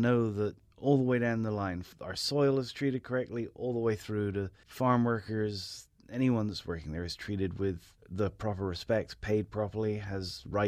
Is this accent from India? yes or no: no; England, United Kingdom; accent: English; now in Paso Robles, United States; No, I learned more about cider in England probably, but I moved to the North County Paso Robles and started in the wine industry in 1991.